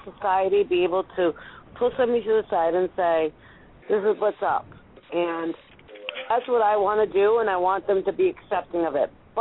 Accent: Rhode Island, United States; I was from Rhode Island, a small state, the smallest state. I had an accent. I talk Portuguese

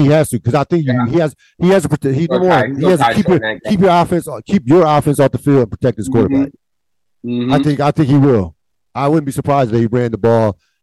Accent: Philadelphia, Pennsylvania, United States; I grew up in the Philadelphia area.

